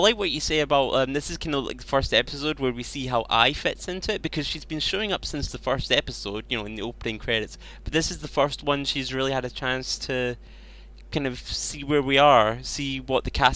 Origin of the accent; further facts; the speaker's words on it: United Kingdom; I am British